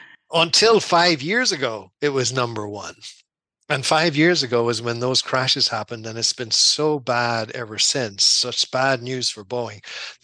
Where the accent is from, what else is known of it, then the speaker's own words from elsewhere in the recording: Dungannon, Northern Ireland, United Kingdom; also born or lived in Belfast; I'm from Tyrone. I'm from Dungannon in County Tyrone. And went to college in Belfast at Queen's. My former life, I was an Irishman and a mathematics teacher